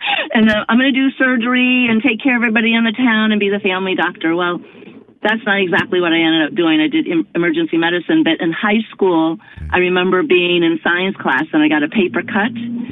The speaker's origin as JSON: {"language": "English", "town": "Carbondale", "region": "Illinois", "country": "United States", "tie": "born or raised there", "said": "we were driving back to my hometown of Carbondale, Illinois"}